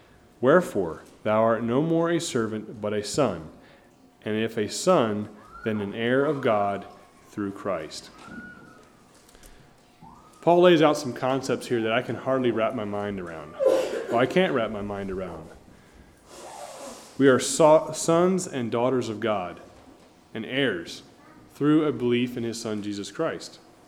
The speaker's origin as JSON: {"language": "English", "region": "Pennsylvania", "country": "United States", "said": "I told him I was from Pennsylvania"}